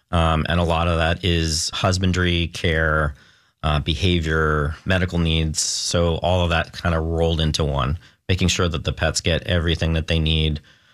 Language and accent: English; New York, United States; now in Oregon, United States; I grew up originally in New York, and I moved to Oregon about 25 years ago now.